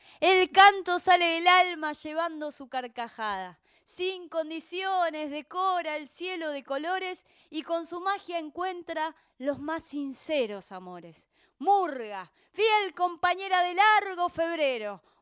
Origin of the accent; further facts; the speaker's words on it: Haedo, Buenos Aires Province, Argentina; Pero, soy de Aedo.